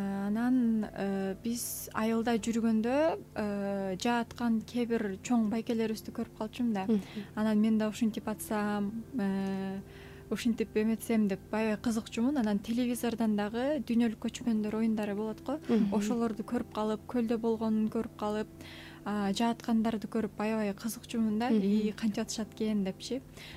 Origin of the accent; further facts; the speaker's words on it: Leilek, Batken Region, Kyrgyzstan; born there; Мен негизи Баткен областына караштуу Лейлек районунда төрөлгөнмүн.